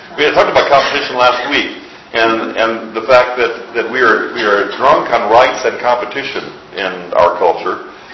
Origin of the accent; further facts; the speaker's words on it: Midwest, United States; I grew up in the Lutheran Church in the Midwest, and we were Scandinavian Lutherans, ALC. All of our Lutheran friends came from Norway or Sweden.